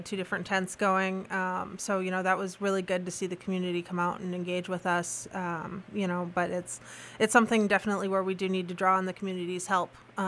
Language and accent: English; North Bemidji, Minnesota, United States; Well, I am originally from North Bemidji, so not that too far away.